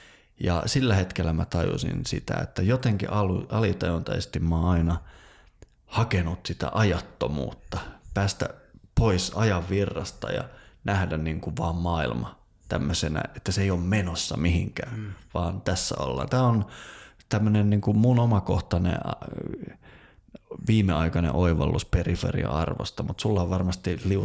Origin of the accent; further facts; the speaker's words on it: Lapland, Finland; Mä oon tietysti Lapista kotoisin